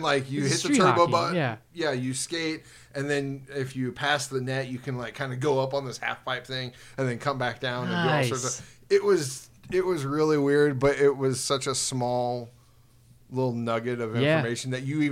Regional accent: St. Louis, Missouri, United States; Honestly, even growing up in St. Louis, no, I didn't.

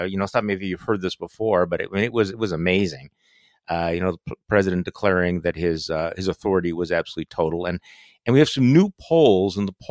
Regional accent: Wisconsin, United States; Republicans suffering an embarrassing loss in my home state of Wisconsin

